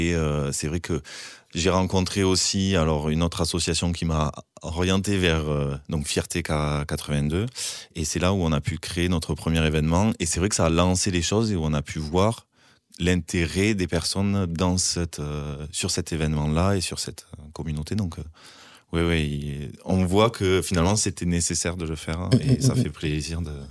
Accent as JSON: {"language": "French", "town": "Montauban", "region": "Occitanie", "country": "France", "tie": "born or raised there", "said": "moi je suis né à Montauban, j'ai fait mes études, bon peut-être pas à Montauban mais à Caussade, donc je suis du Tarn-et-Garonne."}